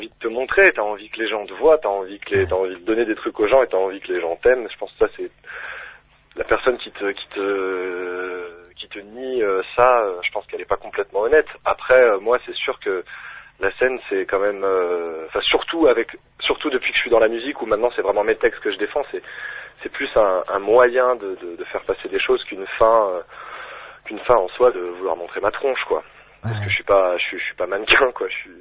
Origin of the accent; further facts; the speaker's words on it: Caluire-et-Cuire, Auvergne-Rhône-Alpes, France; Plus précisément, je suis de Montsuis, qui est un quartier de Caluire, mais bon. Voilà, on va dire que je suis lyonnais quand même.